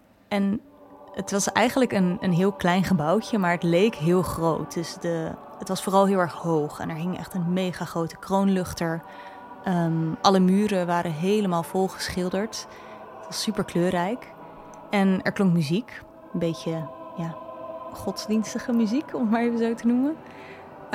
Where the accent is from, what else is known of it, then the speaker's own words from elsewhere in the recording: Rotterdam, South Holland, Netherlands; Ik woon ook in Rotterdam en ben daar ook opgegroeid.